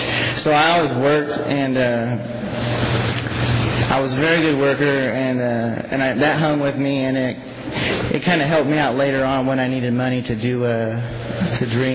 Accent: Visalia, California, United States; I grew up here in Visalia, and I didn't have any like childhood traumatic experiences

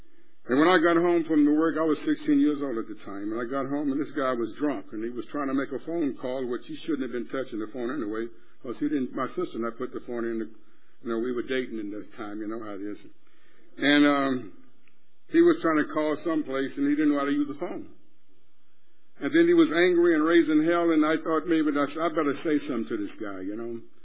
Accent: Alabama, United States; I'm from the South. I came out of Alabama, you know, and it was a way of life that we were taught there. And you grew up with that, you know, in the South, you know.

